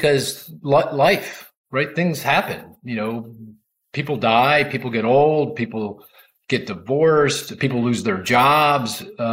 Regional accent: Philadelphia, Pennsylvania, United States; Even in Philly, you know, even I'm from Philly too.

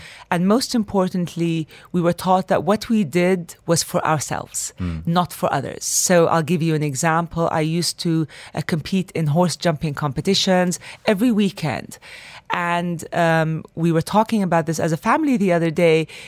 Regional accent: Kuwait; I'm the second of five siblings. We were raised as a Palestinian expats in the GCC

